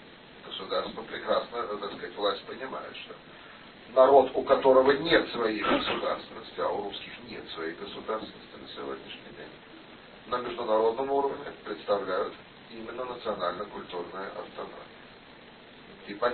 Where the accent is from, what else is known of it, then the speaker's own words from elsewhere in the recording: Russia; Мы являемся коренными, что на острове Беринга, что в Москве, что в Калининградской области, бывшей Восточной Пруссии. И не только титульного, поскольку всю Россию назвали по нашему имени. Это не мы, россияне